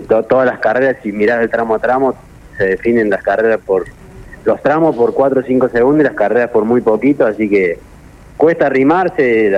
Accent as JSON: {"language": "Spanish", "region": "Tierra del Fuego", "country": "Argentina", "said": "estoy viajando mucho a Tierra del Fuego, que es de donde yo soy yo, de donde nací y tengo compromisos laborales"}